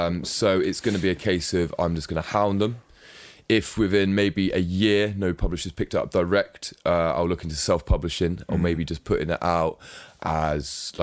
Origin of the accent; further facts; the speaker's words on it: South West England, United Kingdom; I come from Cornwall, obviously, a lot of my family does as well.